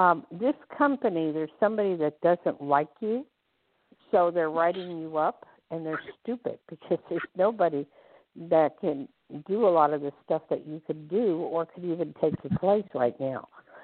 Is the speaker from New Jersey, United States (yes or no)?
yes; New Jersey, United States; Well, I'm from Jersey, and so we're very similar, and Jersey people love New York people.